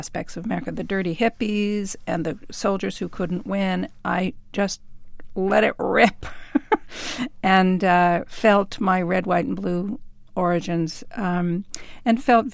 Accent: California, United States; even as a little girl growing up in California, wishing it would rain so it would look more like England.

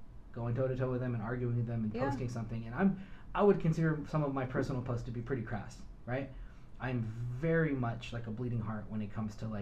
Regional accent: California, United States; I grew up in Southern California.

